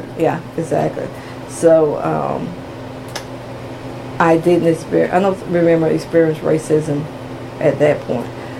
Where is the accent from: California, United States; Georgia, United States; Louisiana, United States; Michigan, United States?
Georgia, United States; Cobb County; We grew up in Cobb County and began to integrate the neighborhoods.